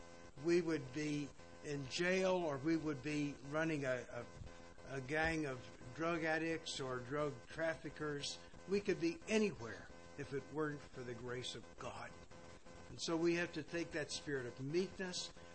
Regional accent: Kentucky, United States; now in Puerto Rico; I'm from Kentucky, and I was brought up with a house that had guns in it, and I moved to Puerto Rico, and they have gun laws.

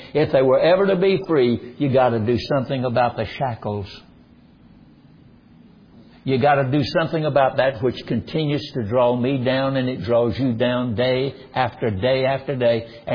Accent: North Carolina, United States; now in Texas, United States; I was raised in North Carolina, first 20 years of my life. And I have seen things there that I've never seen since I came to Texas.

